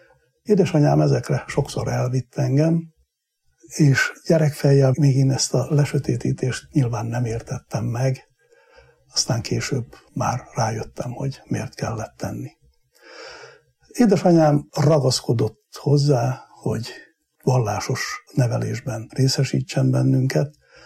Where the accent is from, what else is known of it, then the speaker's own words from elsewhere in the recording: Hámor, Borsod-Abaúj-Zemplén, Hungary; born there; pici kis faluban, Hámorban születtem, egy 5 gyerekes munkás család 5. gyerekeként. Egy olyan családba születtem, ahol az édesanyám evangélikus vallású volt, édesapám katolikus.